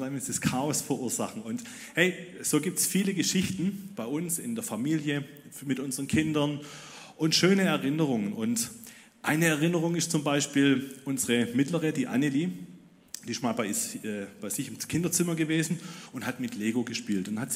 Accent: Ludwigsburg, Baden-Württemberg, Germany; born there; Ich wurde im Winter 1999 in Ludwigsburg geboren

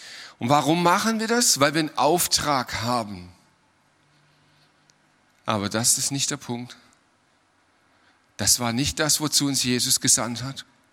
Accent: Lüdenscheid, North Rhine-Westphalia, Germany; born there; geboren wurde ich in Lüdenscheid, das ist ja auch irgendwo auf der Welt, das ist eine Stadt.

